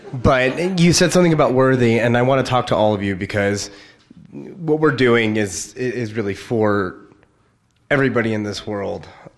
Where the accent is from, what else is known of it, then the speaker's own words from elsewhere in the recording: England, United Kingdom; But I'm English and several other things that are not French.